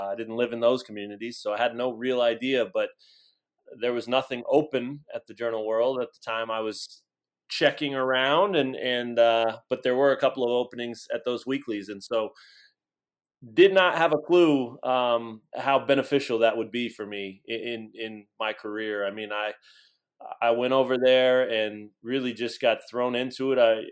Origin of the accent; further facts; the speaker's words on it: Lawrence, Kansas, United States; I went to KU and graduated in 2000. I grew up in Lawrence